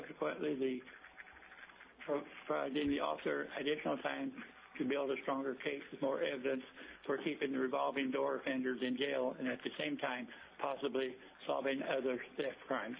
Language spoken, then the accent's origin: English; Soldotna, Alaska, United States; from Soldotna, Alaska.